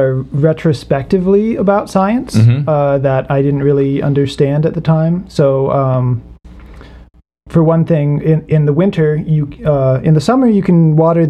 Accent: Lancaster, Pennsylvania, United States; I grew up in Lancaster, Pennsylvania, on a small hobby farm.

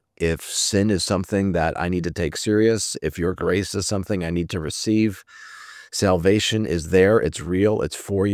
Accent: Chicago, Illinois, United States; some of the soil that I grew up in Chicago and in my family, in my home

